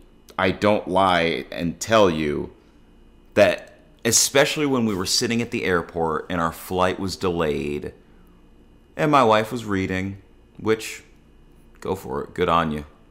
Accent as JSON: {"language": "English", "town": "Dallas", "region": "Texas", "country": "United States", "tie": "born or raised there", "said": "Because a piece of my time growing up in Dallas had just been compromised."}